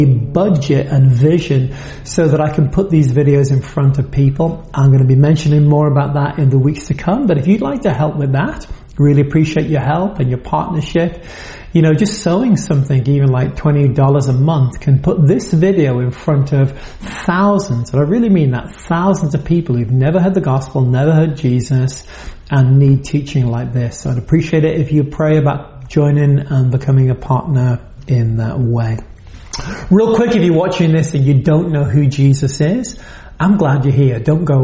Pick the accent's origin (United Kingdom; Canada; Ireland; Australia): United Kingdom; now in Massachusetts, United States; I am a Brit, live in Massachusetts, now in the US